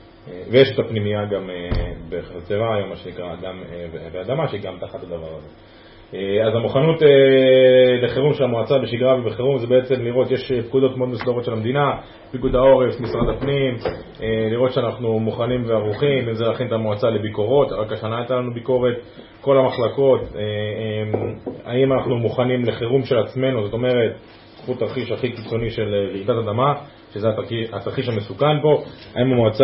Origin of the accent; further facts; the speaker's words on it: Gedera, Central District, Israel; מקור אני מגדרה, שם גדלתי והתחנכתי. עברנו לפה גם בגלל תוכנית הקליטה